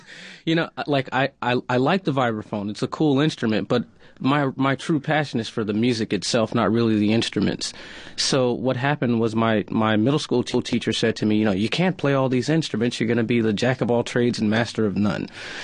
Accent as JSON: {"language": "English", "town": "Albany", "region": "New York", "country": "United States", "said": "I'm from Albany, New York, and I was a very unfocused kid."}